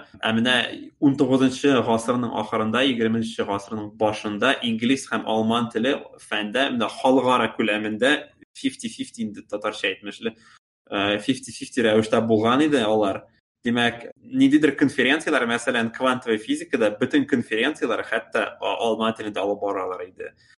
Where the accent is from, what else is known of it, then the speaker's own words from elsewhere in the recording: Kazan, Tatarstan, Russia; also born or lived in -; Анда 2 ел гына укыдым һәм аннан соң киттем урыс мәктәбенә. Тигене шикелле ул средняя школа. Казанда.